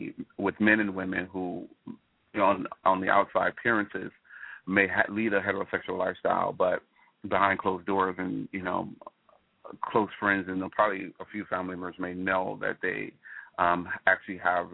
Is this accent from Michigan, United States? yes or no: yes; Detroit, Michigan, United States; Well, as you said, you know, I'm from Detroit originally, and I worked in the entertainment industry for over 15 years.